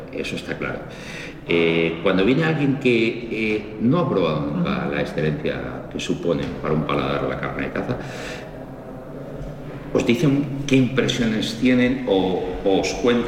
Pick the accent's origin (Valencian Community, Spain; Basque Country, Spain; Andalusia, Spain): Andalusia, Spain; La Carolina; also born or lived in Madrid; Sois de pueblo como yo. Yo, aunque nací en Madrid, pero me he criado en un pueblo de Andalucía, que era el pueblo de mi padre, en la Carolina.